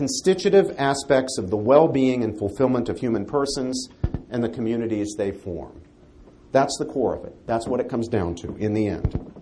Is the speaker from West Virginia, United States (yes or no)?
yes; West Virginia, United States; You know, Sam mentioned that I'm from West Virginia.